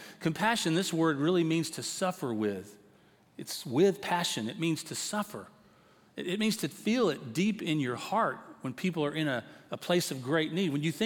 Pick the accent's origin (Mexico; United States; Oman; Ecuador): United States; Tyler, Texas; And I grew up in Tyler, Texas, so not far from here.